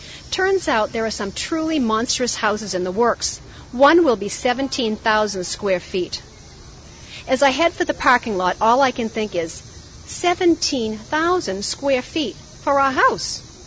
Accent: Massachusetts, United States; also born or lived in Vermont; I'm from New England. This is not supposed to happen to me. I was born in Vermont and raised in Massachusetts.

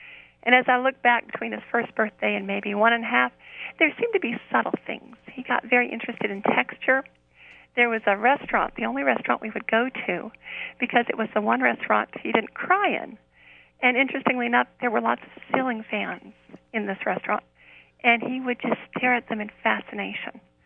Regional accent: Vienna, Virginia, United States; Well, I'm a Virginia native. I grew up in Vienna, Virginia.

